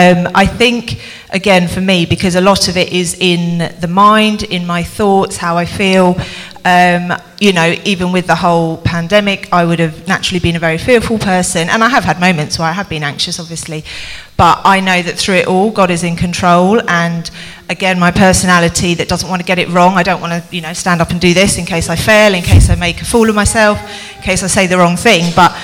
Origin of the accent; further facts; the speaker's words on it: Thailand; growing up in Thailand